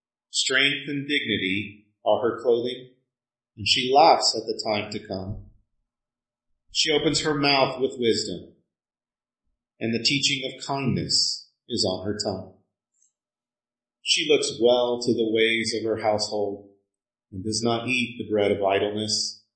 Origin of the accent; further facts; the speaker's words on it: Texas, United States; I grew up in Texas. I was never particularly scared of snowfall.